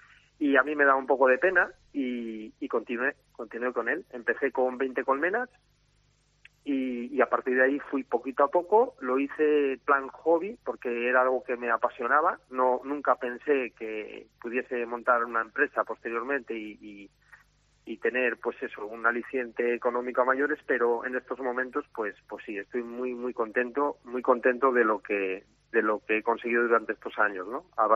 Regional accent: Basque Country, Spain; yo nací en el País Vasco, soy de padres y de abuelos de aquí, concretamente de un pueblito por encima de Peares.

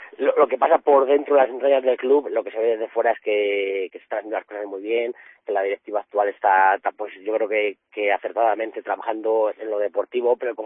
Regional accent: Salamanca, Castile and León, Spain; yo soy de Salamanca

